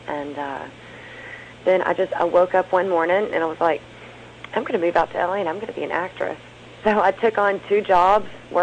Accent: the South, United States; accent: Southern; Yeah, everybody always comments on my accent.

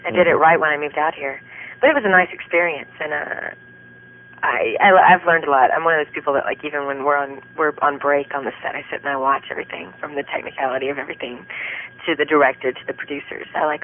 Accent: Texas, United States; No, I'm from Texas

